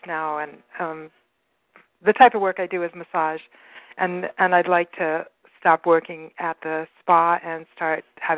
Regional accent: Cobb, California, United States; I'm from Cobb, California.

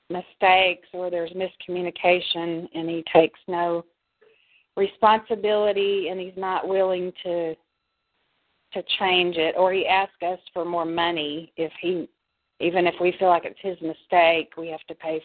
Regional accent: Odessa, Texas, United States; I'm from Odessa, Texas.

